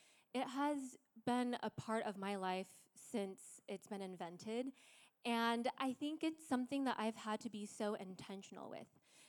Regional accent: Seattle, Washington, United States; I'm from Seattle area, so as I was cycling

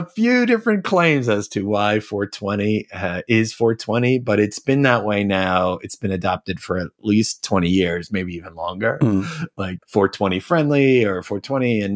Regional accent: New York, United States; now in California, United States; I grew up in New York. Yep. I live now in California.

